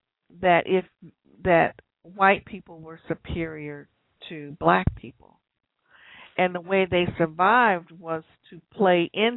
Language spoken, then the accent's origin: English; Georgia, United States; I grew up in Georgia. Well, I travel quite a bit, but my parents are originally from Atlanta